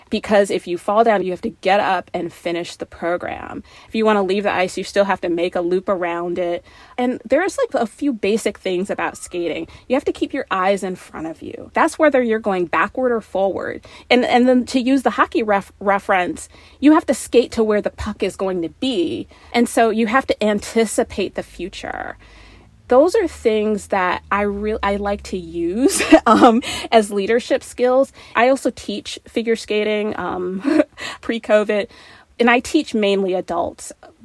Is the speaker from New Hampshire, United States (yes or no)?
no; Detroit, Michigan, United States; I mean, I'm from Detroit. It's hockey town, right?